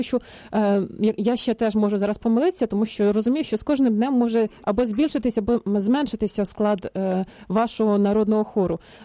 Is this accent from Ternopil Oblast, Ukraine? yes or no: no; Vinnytsia Oblast, Ukraine; now in Kyiv, Ukraine; я теж зараз проживаю в Києві, але сама родом з Поділля, з Вінниччини.